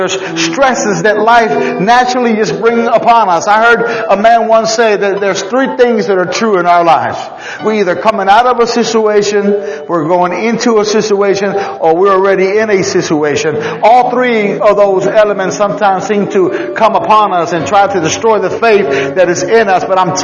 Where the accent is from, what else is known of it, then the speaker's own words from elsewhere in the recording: New York, United States; You know, I'm a Puerto Rican. I'm a New Yorker.